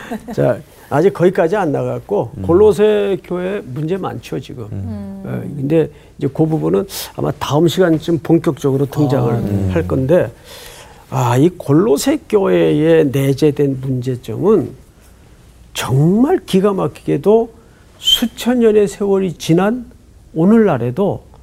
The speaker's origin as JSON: {"language": "Korean", "country": "South Korea", "tie": "born there", "said": "나는 어쩌다 대한민국에서 태어나가지고"}